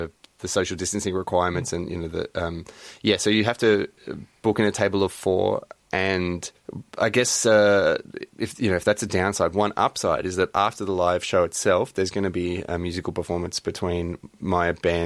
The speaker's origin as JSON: {"language": "English", "town": "Melbourne", "region": "Victoria", "country": "Australia", "tie": "born or raised there", "said": "I grew up in Melbourne."}